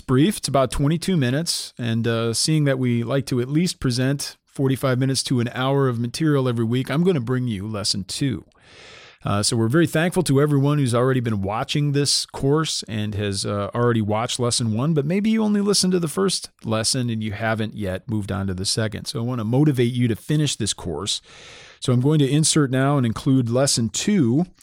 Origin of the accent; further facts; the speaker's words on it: Midwest, United States; I'm speaking English now. Noyon, France. Like a good Midwesterner, France.